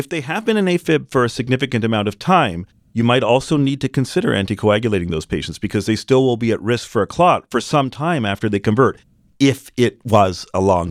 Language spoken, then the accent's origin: English; Canada; Well, I'm both Canadian and American, so I straddle the argument